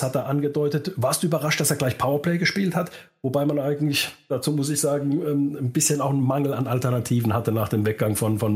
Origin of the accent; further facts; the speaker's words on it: Finland; Aber alle werden es mir verzeihen, dass ich natürlich meinem Heimatland Finnland eben auch die Daumen drücken muss.